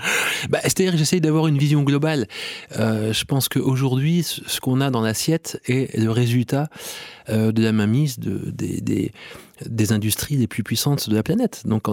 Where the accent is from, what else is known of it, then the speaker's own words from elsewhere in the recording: France; même si je viens de France, ça me touche